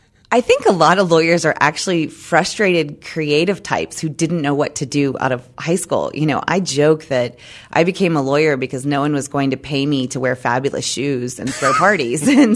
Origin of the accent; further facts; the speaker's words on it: Charlotte, North Carolina, United States; And, you know, and growing up in Charlotte, I was often a bridesmaid at a very young age.